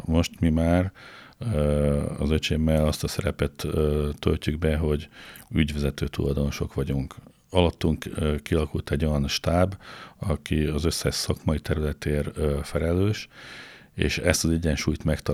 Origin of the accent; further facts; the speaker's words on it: Szombathely, Vas, Hungary; Igen, én lokálpatrióta vagyok, itt születtem, itt élek, és itt is szeretnék meghalni, ez nem is kérdés.